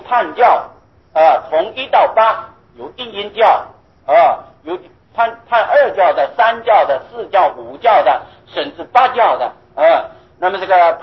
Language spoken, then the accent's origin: Chinese; China; 在我们中国人的习惯的这个简略啊，对这个长辈尊称啊